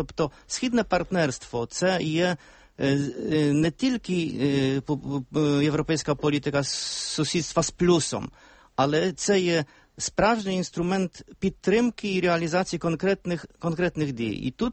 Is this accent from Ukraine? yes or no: no; Poland; Я хочу сказати, як ми, поляки, бачимо перспективу європейського східного партнерства.